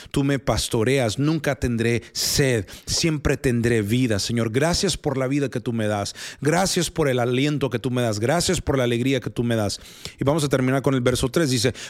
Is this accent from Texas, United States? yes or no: yes; Texas, United States; born there; Spanish is a second language; yo nací en Texas, en Estados Unidos, y mi gramática en español no es tan bueno.